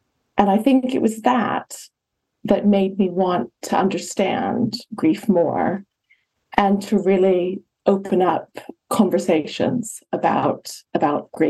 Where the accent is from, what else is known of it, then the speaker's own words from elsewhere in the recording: California, United States; moved away as an adult; now in United Kingdom; So I'm from California originally. Many, many years ago, I was at UCLA as an undergraduate, and I spent a year at Sussex University, and I had an absolutely wonderful time.